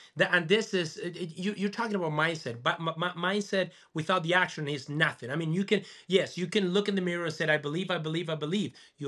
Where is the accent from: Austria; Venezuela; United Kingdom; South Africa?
Venezuela; now in Boise, United States; So we get to Boise. We're coming from Venezuela. We're getting there and it's windy.